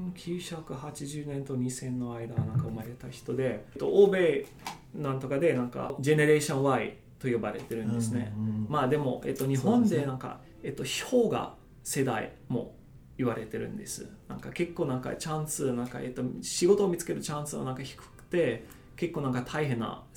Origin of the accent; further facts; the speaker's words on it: Hamburg, Germany; Japanese is a second language; now in Japan; 僕は、北ドイツのハンブルクという港町に生まれ、ずっとあそこに住んでたんです。